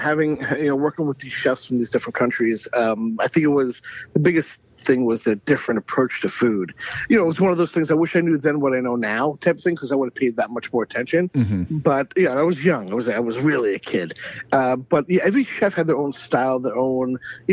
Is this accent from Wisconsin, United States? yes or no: no; Brooklyn, New York, United States; And then growing up in Brooklyn, the first restaurant I worked at was a place called Jan's Ice Cream Shop.